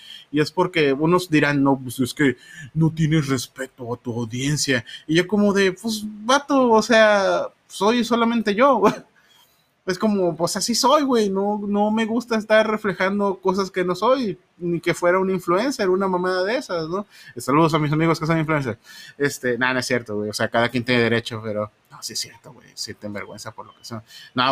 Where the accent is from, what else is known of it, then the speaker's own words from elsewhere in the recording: Veracruz, Mexico; accent: jarocho; cuando fui al norte, estuve bien chistoso porque es como de que hablaba como norteño y que dices, ¿por qué hablas como norteño? Y cuando regresa habla, oye, ¿por qué hablas como jarocho? Bueno, como veracruzano.